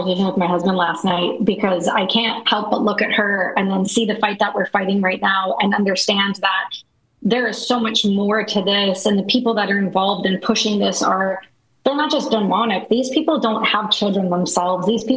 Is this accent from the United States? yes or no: no; Canada; I'm Canadian